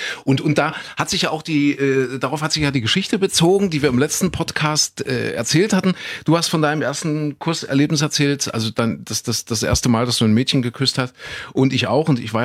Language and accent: German; Saxony-Anhalt, Germany; ich bin in Sachsen-Anhalt zur Schule gegangen, da war es auch so